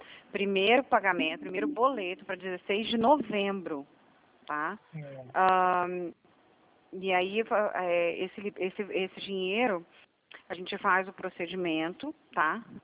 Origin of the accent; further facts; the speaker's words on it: Vitória, Espírito Santo, Brazil; moved away; E eu vim de uma cidade, quer dizer, eu vim de Vitória, né?